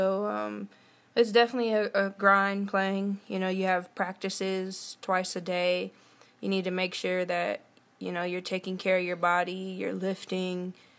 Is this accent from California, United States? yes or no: yes; California, United States; it's a lot different from what I'm used to, being born and raised in California.